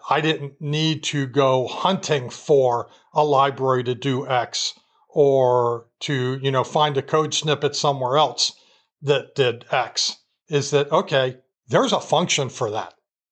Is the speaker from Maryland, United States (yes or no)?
yes; Baltimore, Maryland, United States; Well, especially since born and raised in Baltimore, it's not like, you know, Washington was all that unfamiliar to me.